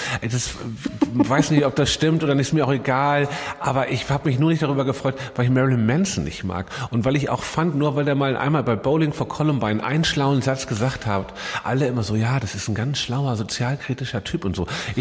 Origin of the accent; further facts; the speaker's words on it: Hamburg, Germany; Tatsächlich komme ich eigentlich aus Eimsbüttel, da bin ich geboren und habe die ersten Jahre in Eimsbüttel gewohnt. Dann in Lockstedt, dann in Stelling und dann in Schnelsen, um den genauen Verlauf mal zu sagen.